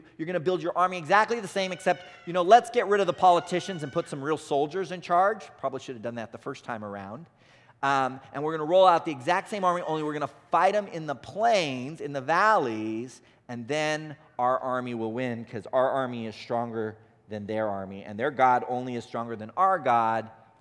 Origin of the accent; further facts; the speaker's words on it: California, United States; In Nebraska, they'd probably be mountains, but I'm from California, so I'll say they're hills.